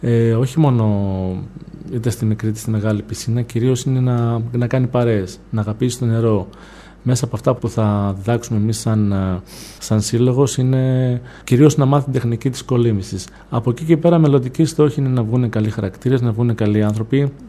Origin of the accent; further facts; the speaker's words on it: Grevena, Western Macedonia, Greece; η καταγωγή μου είναι από τα Γρεβενά, αν και λείπω πάρα πολύ καιρό από την πόλη των Γρεβενών λόγω επαγγελματικής ενασχόλησης μου